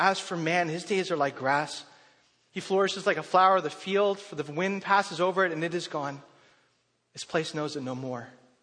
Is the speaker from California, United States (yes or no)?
yes; California, United States; This is our first Thanksgiving here in Southern California. We're both from Northern California.